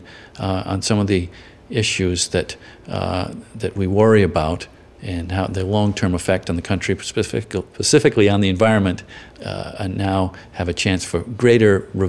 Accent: Rhode Island, United States; In Rhode Island, my home state, Governor Almond.

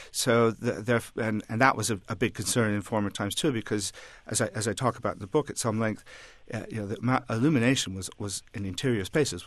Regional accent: United States; now in United Kingdom; I grew up in America, and something I miss very much, the convenience of it, living in an English house

